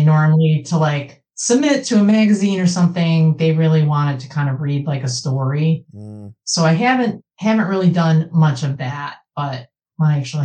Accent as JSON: {"language": "English", "region": "Michigan", "country": "United States", "said": "I'm originally from Michigan, so I will be doing readings in the Philadelphia area, hopefully D.C., other Maine, maybe Chicago"}